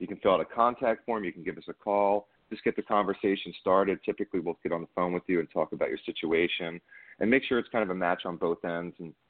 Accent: Northeast, United States; I'm from the Northeast, and I think up in the Northeast, we tend to have a purebred dog culture

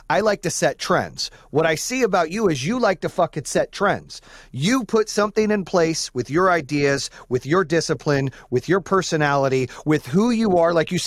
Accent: Phoenix, Arizona, United States; I grew up in Phoenix, so I love Chuck Taylors, too.

